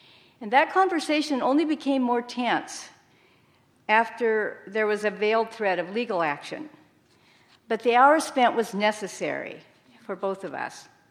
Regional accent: Oregon, United States; I grew up in Oregon in a conservative Mennonite congregation where leadership and gender roles were clearly defined, and men spoke for the women.

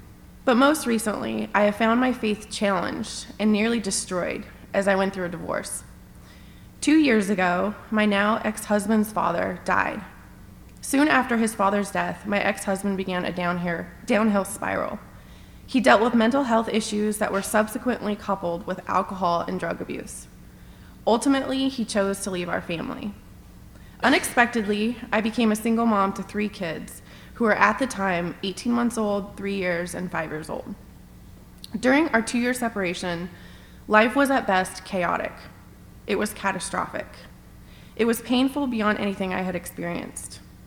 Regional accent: Fresno, California, United States; born there; I was born in Fresno, California, and was raised Catholic, really Catholic. I went to Catholic school for 12 years

